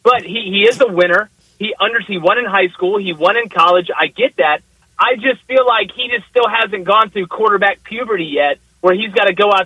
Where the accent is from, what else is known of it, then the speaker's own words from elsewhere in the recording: Auburn, Alabama, United States; Look, I'm from Auburn. You know how that is with Auburn, Alabama.